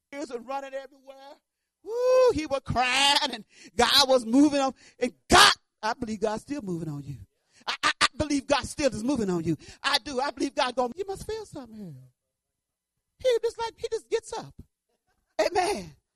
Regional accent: Detroit, Michigan, United States; born there; And I was born in Detroit in the gutter, you know what I'm saying?

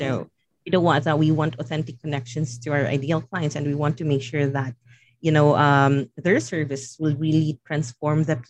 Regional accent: Philippines; So, for example, in my case, I'm from the Philippines, and I'm targeting coaches in the U.S.

